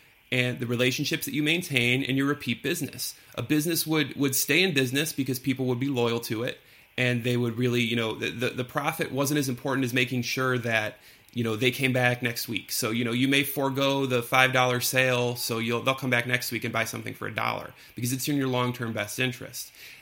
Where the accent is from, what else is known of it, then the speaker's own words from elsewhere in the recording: Detroit, Michigan, United States; Here's why, and I'm from Detroit, right?